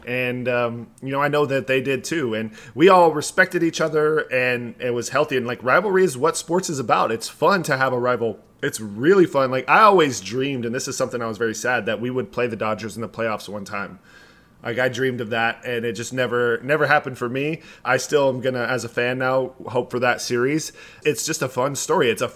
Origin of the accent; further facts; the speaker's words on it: Texas, United States; I grew up in Texas, you know, following the Rangers